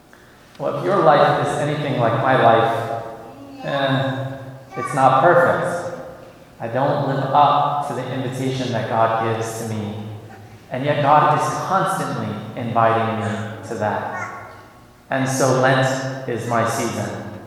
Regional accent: New York City, New York, United States; I come from New York City, the Bronx. I don't know if any of you are familiar with New York City

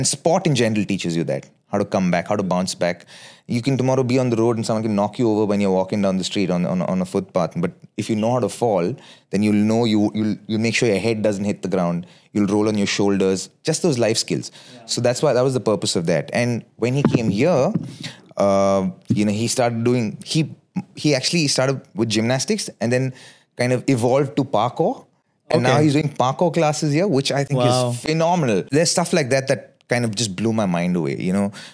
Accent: Bangalore, Karnataka, India; When you're in India, you live with a certain mindset. I'm from Bangalore.

